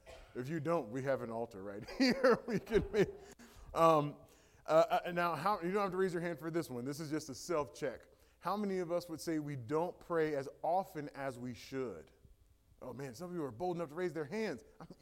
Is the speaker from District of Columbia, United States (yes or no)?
yes; Washington, District of Columbia, United States; So I'm originally from Washington, D.C. Moved here about 4 years ago with my wife, Tiffany.